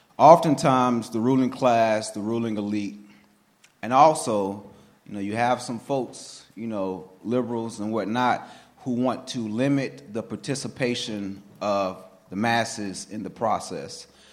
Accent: Jacksonville, Florida, United States; So I'm from Jacksonville, and Jacksonville is in the Black Belt, in the South, the heart of the South. Love that city, but it's Jacksonville, it's in the South. Jacksonville represent Duval.

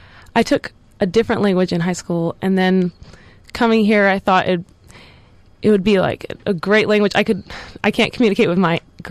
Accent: California, United States; I grew up in California. However, my father is full Lebanese, and at the age of 12, he had me travel to Lebanon to live there with my aunt and uncle

